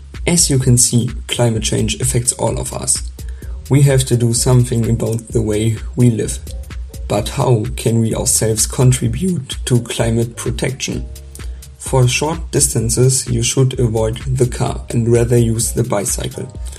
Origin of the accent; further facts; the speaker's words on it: Germany; English is a second language; from Germany.